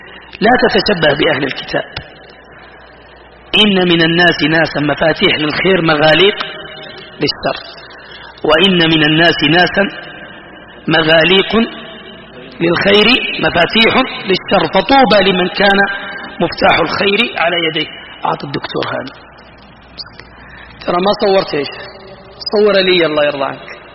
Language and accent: Arabic; Saudi Arabia; فلما زودوها معي شوي قلت لهم أنا سعودي.